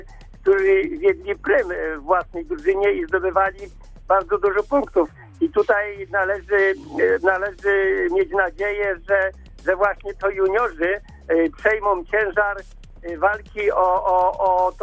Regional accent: Zielona Góra, Lubusz Voivodeship, Poland; jestem Zielonej z Góry

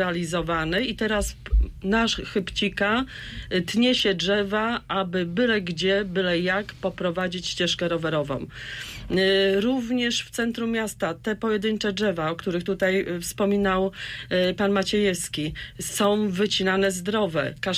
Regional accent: Zielona Góra, Lubusz Voivodeship, Poland; Ja również jestem przygnębiona jako rodowita zielonogórzanka

